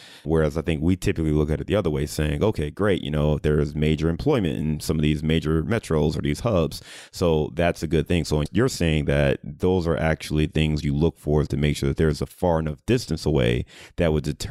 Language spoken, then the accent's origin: English; Ohio, United States; obviously I'm from Ohio, OH